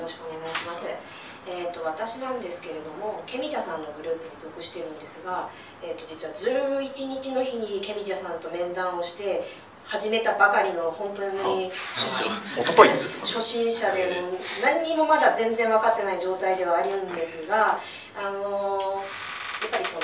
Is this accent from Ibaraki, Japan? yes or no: yes; Ibaraki, Japan; 私は、場所か場所は、茨城県から来ました。